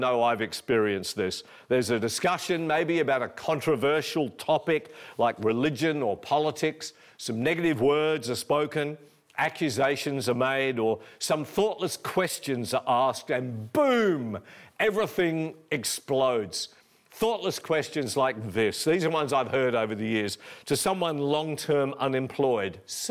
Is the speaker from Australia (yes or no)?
yes; Perth, Western Australia, Australia